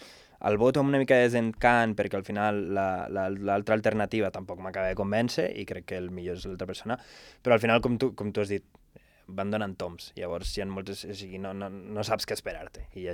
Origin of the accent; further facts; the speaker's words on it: Andorra; Soc d'Andorra, un país molt petit, entre Espanya i França, tal, i...